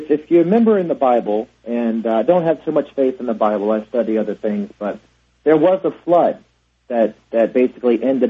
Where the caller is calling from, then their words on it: Tempe, Arizona, United States; first of all, I'm calling from Tempe, Arizona.